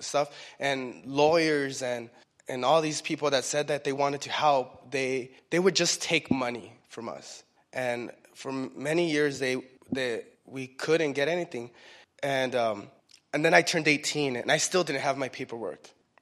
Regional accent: Mexico; I'm not a U.S. citizen. I'm from Mexico. I was born in Mexico, and at the time it was silly because my mom and dad were actually living in the United States at the time

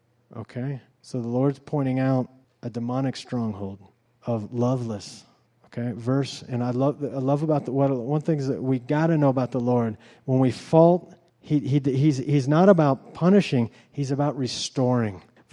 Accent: Ohio, United States; also born or lived in California; I can tell you right now, I grew up in Ohio. The people there are different than here. Mitch and Nina know that. It's just how we are. I used to live in California.

